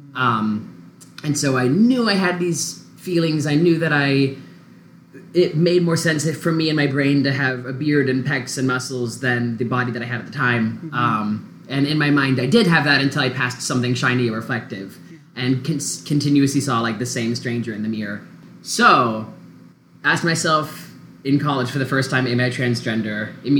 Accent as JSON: {"language": "English", "town": "Dallas", "region": "Texas", "country": "United States", "said": "And so I did not have the word for trans because I'm from Dallas, Texas."}